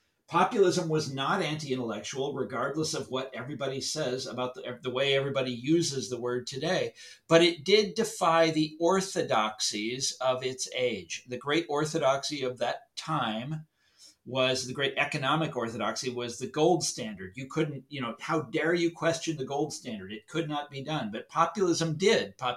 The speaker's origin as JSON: {"language": "English", "town": "Kansas City", "country": "United States", "said": "And I'm from Kansas City, and I've spent a lot of time in my life in Topeka."}